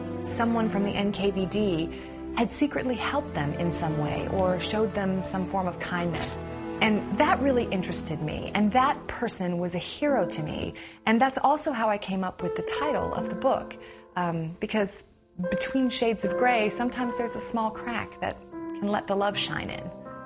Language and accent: English; Michigan, United States; also born or lived in Los Angeles; now in Tennessee, United States; I grew up in Michigan, spent many years in LA, and now I live in Tennessee.